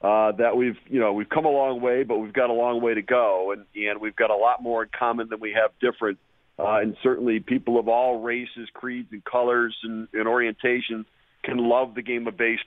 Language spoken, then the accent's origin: English; Detroit, Michigan, United States; back when I was a kid and I grew up in Detroit.